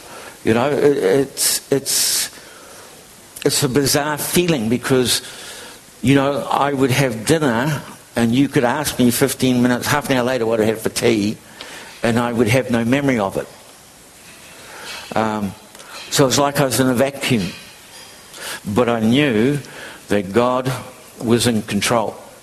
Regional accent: Matamata, Waikato, New Zealand; I grew up in Matamata, went to school in Matamata, went away for half a century, 50 years, came back and retired

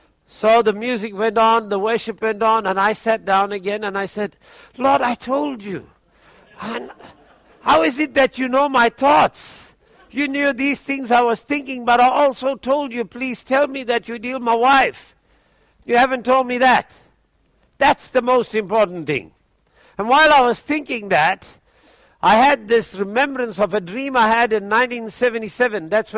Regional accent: Australia; See, I arrived in South Africa as an Aussie. I went there as an Australian, even though I have dual nationality.

